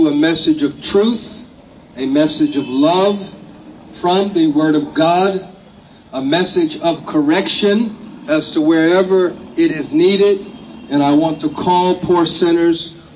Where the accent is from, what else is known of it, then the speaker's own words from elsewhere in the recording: California, United States; I'm from California, and she is from Delta.